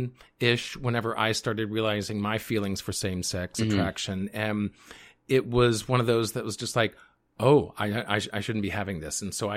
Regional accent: the South, United States; And I grew up in the South, which is very similar.

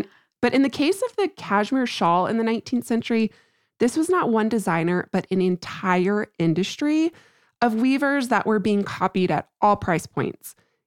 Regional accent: New Mexico, United States; and I got to do it in my home state of New Mexico.

